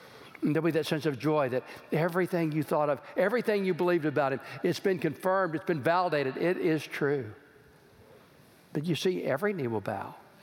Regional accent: Texas, United States; I'm from Texas, you got

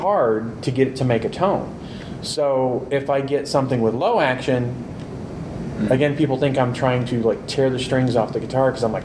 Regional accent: Chicago, Illinois, United States; I was born here in Chicago. I went to St. Odello down in the Berwyn-Cicero area, and I broke this hand in the first grade.

